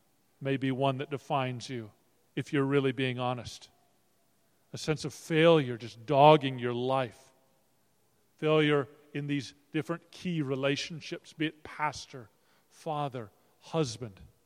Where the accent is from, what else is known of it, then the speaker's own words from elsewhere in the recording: Minnesota, United States; I am from Minnesota, or I'm a Minnesotan. I live in Minneapolis.